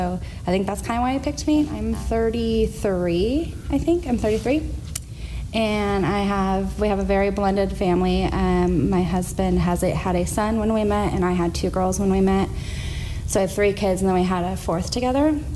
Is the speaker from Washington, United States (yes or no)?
yes; Kelso, Washington, United States; I was born and raised in Kelso. I was actually raised atheist, believe it or not.